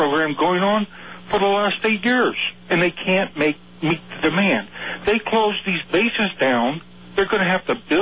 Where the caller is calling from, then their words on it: Joshua Tree, California, United States; Why, hi. I'm calling from Joshua Tree. That's in the high desert. It's about 40 miles northeast of Palm Springs.